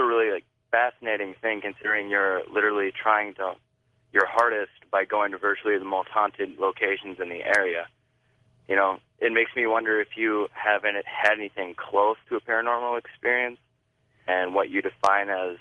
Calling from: Fergus Falls, Minnesota, United States; I'm calling from Fergus Falls, Minnesota, as a first-time caller

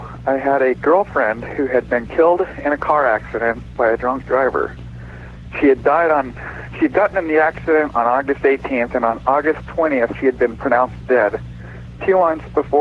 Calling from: Seattle, Washington, United States; I'm calling from Seattle, KBI.

